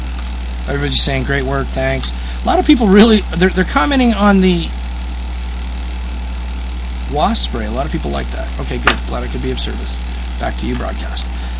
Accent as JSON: {"language": "English", "region": "Iowa", "country": "United States", "said": "I'm a born American. I am from Iowa."}